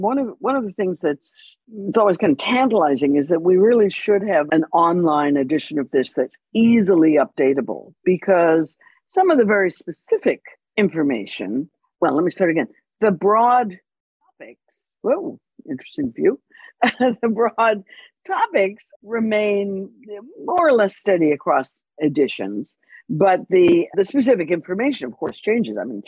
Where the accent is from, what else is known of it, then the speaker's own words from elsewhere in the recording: Canada; I'm Canadian, so I did know about the Bay of Fundy